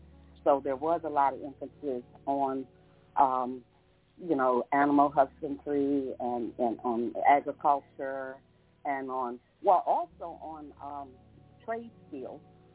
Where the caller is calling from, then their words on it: Maryland, United States; I'm calling from Maryland, and I just wanted to make a comment on the information that Dr. Rogers gave about the educational system.